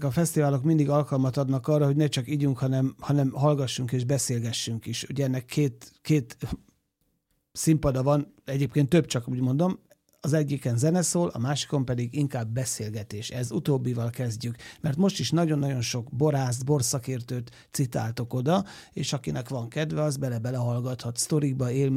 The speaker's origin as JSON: {"language": "Hungarian", "region": "Zala", "country": "Hungary", "said": "Hogy én zalai gyerek vagyok, én pontosan tudom, hogy ott is nagyon szép borok készülnek."}